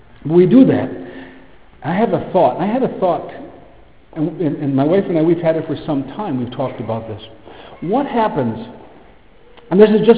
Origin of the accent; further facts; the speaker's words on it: Wisconsin, United States; In my time, it was having a Green Bay Packer helmet. I grew up in Wisconsin.